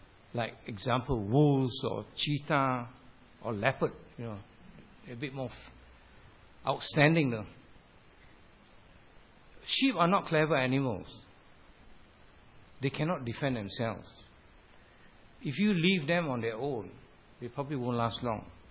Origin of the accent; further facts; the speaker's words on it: Singapore; Because he knows I'm from Singapore, I just want to know how big is his station.